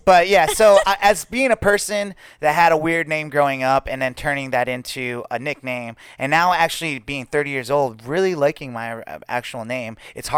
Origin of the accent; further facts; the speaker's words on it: Staten Island, New York, United States; It really was because I was from Staten Island